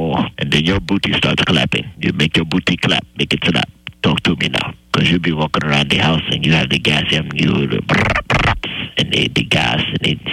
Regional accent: Nigeria; English is a second language; moved away as an adult; now in United States; I am from the Nigeria.

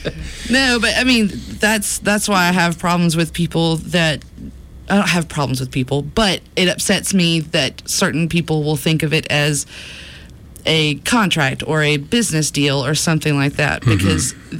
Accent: Oklahoma City, Oklahoma, United States; born there; also born or lived in Alabama; yeah, we were back in Alabama. I was born in Oklahoma City in 85, and we were back in Alabama.

